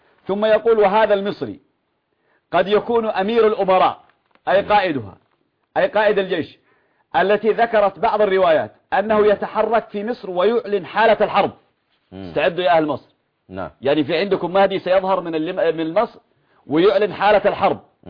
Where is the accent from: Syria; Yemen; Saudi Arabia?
Yemen; وعندنا في اليمن